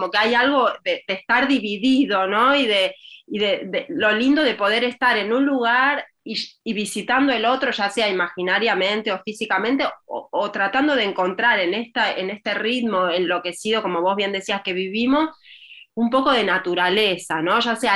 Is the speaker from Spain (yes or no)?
no; Rosario, Santa Fe, Argentina; somos de Rosario, pero hemos ido mucho a Esquina, esta ciudad de Corrientes que es hermosa porque nuestro papá realmente vivió ahí, hemos pasado todos nuestros veranos, entonces de alguna manera también nos sentimos un poco parte de Esquina y de Corrientes.